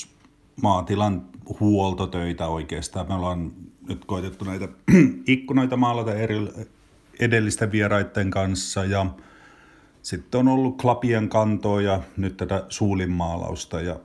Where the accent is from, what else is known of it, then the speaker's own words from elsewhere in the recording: Siikainen, Satakunta, Finland; now in Kirkkonummi, Finland; mehän asutaan Kirkkonummella. Mä oon Siikaisesta itse kotoisin ja tämä on mulla tämmöinen diaspora-siikalaisen puuhamaa